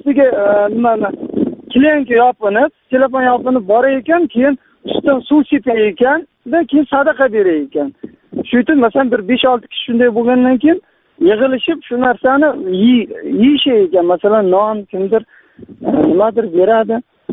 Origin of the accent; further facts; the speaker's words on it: Qamashi, Qashqadaryo Region, Uzbekistan; Men Qashqadaryodanman. Qamashdan qishloq chiqdim.